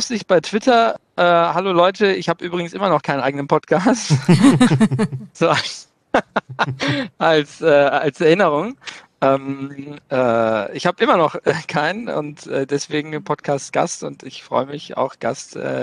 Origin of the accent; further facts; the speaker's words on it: Castrop-Rauxel, North Rhine-Westphalia, Germany; Ich komme aus Castrop-Rauxel